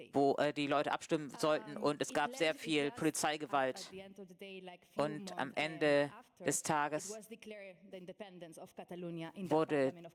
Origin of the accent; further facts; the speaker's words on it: Barcelona, Catalonia, Spain; Und ich bin aus Spanien, aus Barcelona.